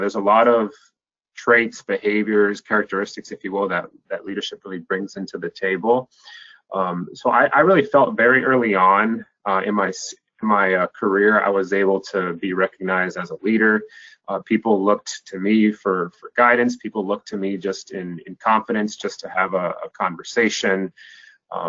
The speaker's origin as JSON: {"language": "English", "town": "San Francisco", "region": "California", "country": "United States", "tie": "born or raised there", "said": "So I've been what we call a Bay Area born and bred. And so I grew up in San Francisco Bay Area. Pretty much I've lived here my whole life."}